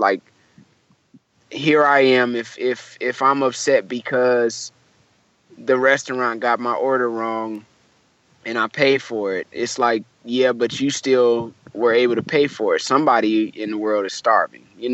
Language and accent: English; Flint, Michigan, United States; And I'm like, "Oh, you know, I'm from Flint, Michigan."